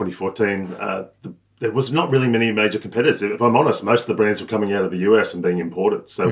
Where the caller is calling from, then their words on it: Gold Coast, Queensland, Australia; I'm calling from the Gold Coast, Queensland in Australia.